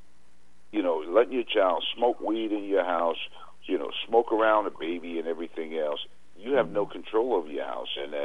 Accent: New York, United States; Now, I'm from New York. And, you know, when I grew up in a building, not the projects, but a big apartment building

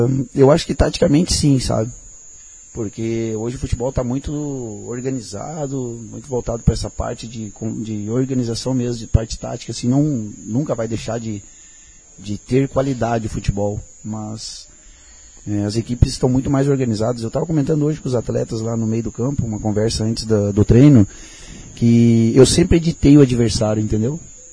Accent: São Leopoldo, Rio Grande do Sul, Brazil; Sou de São Leopoldo, Rio Grande do Sul.

